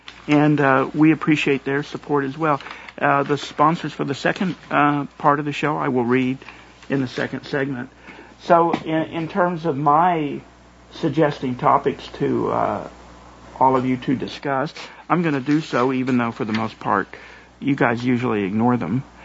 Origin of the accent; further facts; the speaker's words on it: Tulsa, Oklahoma, United States; Oklahoman, and as everybody knows, both the caller Marshall and I are Okies. I'm from Tulsa